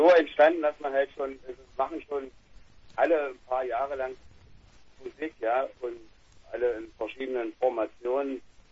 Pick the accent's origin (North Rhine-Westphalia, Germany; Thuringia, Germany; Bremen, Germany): Thuringia, Germany; Mühlhausen; Mühlhausen ist klein und wir kommen alle aus Mühlhausen, kennen uns schon alle